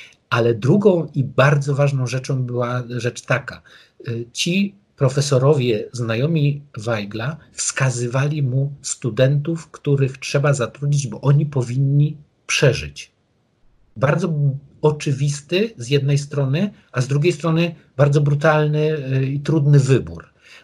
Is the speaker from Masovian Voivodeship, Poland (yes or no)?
no; Wrocław, Lower Silesian Voivodeship, Poland; ja jestem wrocławianinem.